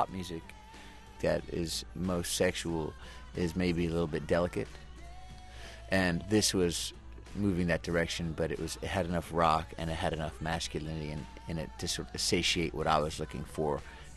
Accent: South Fallsburg, New York, United States; I'm from a small prison town called South Fallsburg that used to be a resort hotel area back in the 50s and 60s

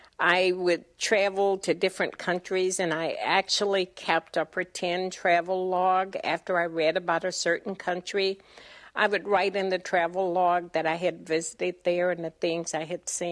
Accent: Alabama, United States; I think from the time I was a young child, I always wanted to play school growing up in Alabama

